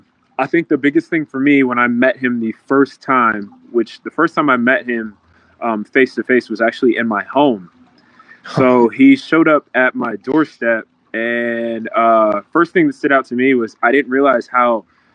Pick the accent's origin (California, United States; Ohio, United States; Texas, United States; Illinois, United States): Texas, United States; Houston; So I grew up in the Houston area. So I grew up in I actually went to Kingwood High School. So it's north Houston.